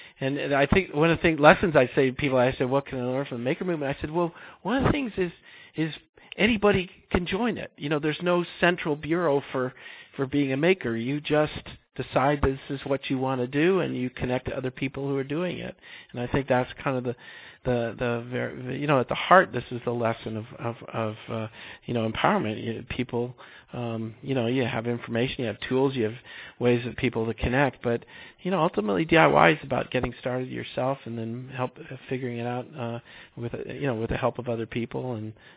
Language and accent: English; Kentucky, United States; I grew up in Kentucky, not too far from Tennessee, so you live in a beautiful part of the world too.